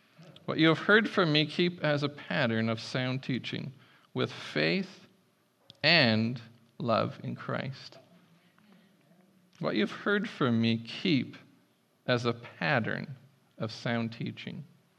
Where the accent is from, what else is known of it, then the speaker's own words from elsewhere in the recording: Prince Rupert, British Columbia, Canada; I grew up in Prince Rupert, so we hung out in the bushes a lot. If there was any forest fires in Prince Rupert, I promise that wasn't me.